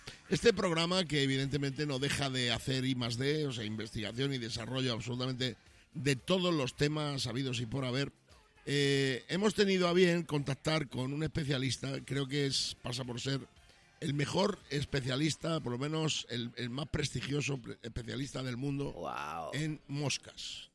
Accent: Badajoz, Extremadura, Spain; que yo soy de Badajoz, tío. Y para ir en tren a Badajoz no te lo cuento.

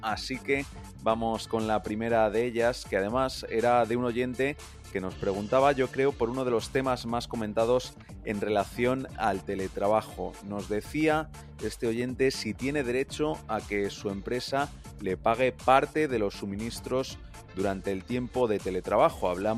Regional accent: Leganés, Community of Madrid, Spain; los oyentes saben que yo soy de Leganés, que soy pepinero

